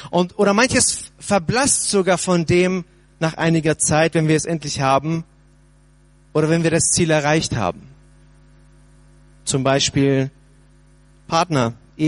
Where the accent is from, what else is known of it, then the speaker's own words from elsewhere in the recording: North Germany, Germany; und ich komme ja aus dem Norden